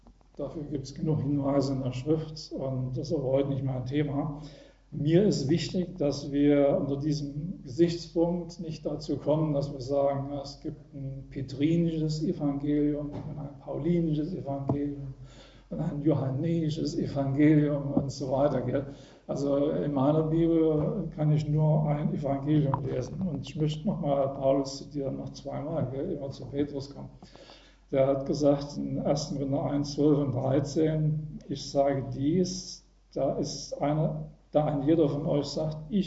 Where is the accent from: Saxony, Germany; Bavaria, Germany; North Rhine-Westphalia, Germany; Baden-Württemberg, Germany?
Saxony, Germany; In meiner Heimat, Erzgebirge, da gibt es eine Burg